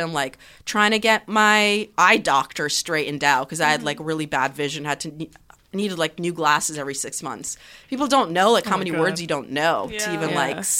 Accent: Russia; when I was a little kid growing up in Russia

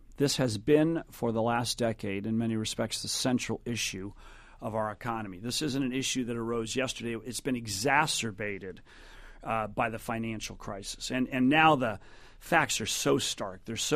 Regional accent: Sacramento, California, United States; In my home state, you know, in Sacramento, my home city, almost 50% of the homes are underwater.

